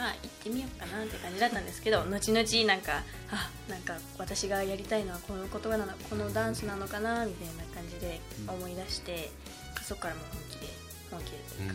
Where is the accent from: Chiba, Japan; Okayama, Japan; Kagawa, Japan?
Okayama, Japan; Mabi; 私の地元がマビーで